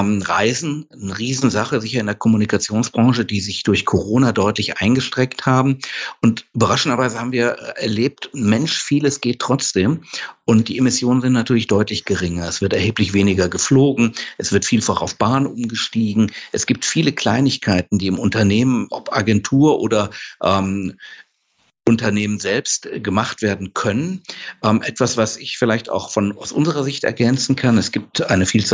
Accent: Gelsenkirchen, North Rhine-Westphalia, Germany; ich komme aus Gelsenkirchen

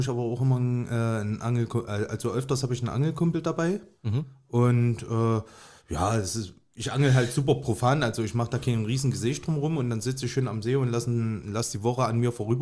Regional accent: Thuringia, Germany; born there; Ich bin gebürtiger Thüringer. Ja, also das hat nichts mit Sachsen zu tun.

